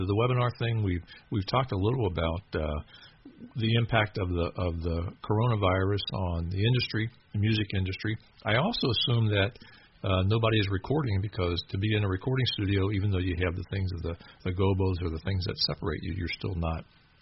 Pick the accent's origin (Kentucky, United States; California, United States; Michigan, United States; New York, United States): Kentucky, United States; I grew up in Kentucky. I still live in Kentucky. Fished all the ponds.